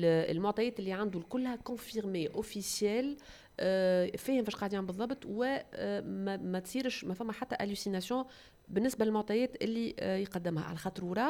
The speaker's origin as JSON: {"language": "Arabic", "country": "Tunisia", "said": "مالوغوزمون عندنا في تونس"}